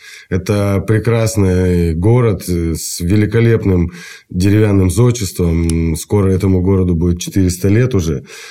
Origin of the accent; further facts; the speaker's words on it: Siberia, Russia; Ну, а мы гордимся своим компотом. У нас там просто 4-5 крови, у всех по-разному.